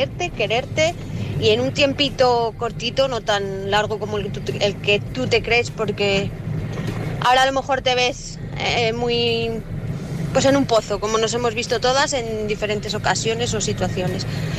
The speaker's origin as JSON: {"language": "Spanish", "town": "Zamora", "region": "Castile and León", "country": "Spain", "said": "de Zamora"}